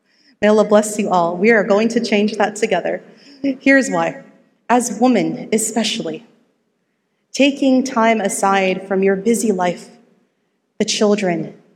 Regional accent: California, United States; I come from Silicon Valley in California. It is busy, busy, busy lifestyle.

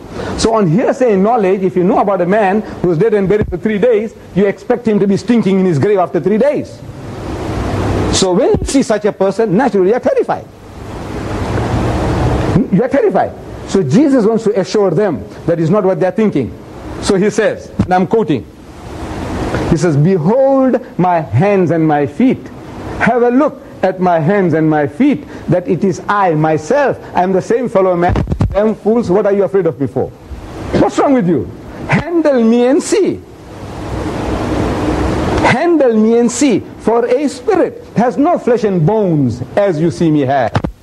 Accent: India; English is a second language; English is a foreign language to me. I'm an Indian. Born in India. You see, I acquired this English from your people.

